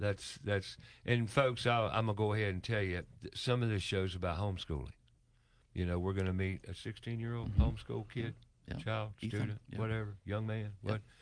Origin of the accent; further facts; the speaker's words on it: Charlotte, North Carolina, United States; I was born and raised in Charlotte, too, back in 1952.